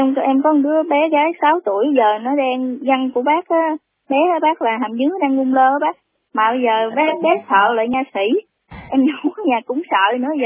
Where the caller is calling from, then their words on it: Đồng Tháp, Vietnam; em đang ở Đồng Tháp chị